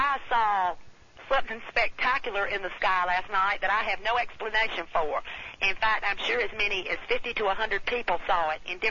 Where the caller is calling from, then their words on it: Plymouth, North Carolina, United States; I'm calling from Plymouth, North Carolina.